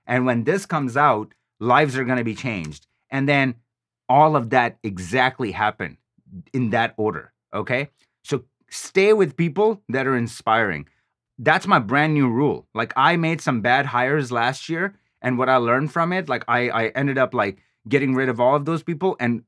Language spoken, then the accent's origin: English; Pakistan; I would be working at a gas station or driving a cab, because I'm from Pakistan.